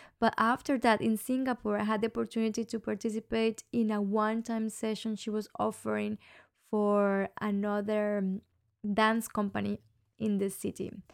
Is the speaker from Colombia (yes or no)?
yes; Colombia; I am from Colombia